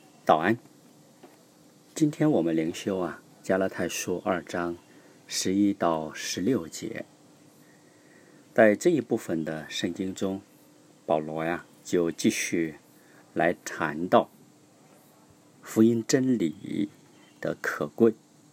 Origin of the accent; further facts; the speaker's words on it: China; 其实我们中国人也知道，吃饭也不只是吃饭，背后呢，它是有更深的含义的。